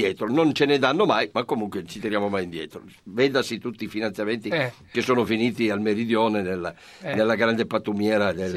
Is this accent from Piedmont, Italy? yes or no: yes; Piedmont, Italy; è un'espressione piemontese, pielandi, scappare, prendere l'abbrivio e venire qui da noi.